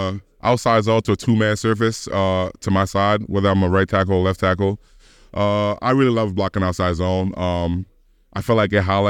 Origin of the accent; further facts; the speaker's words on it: Ghana; now in Canada; I grew up in Ghana.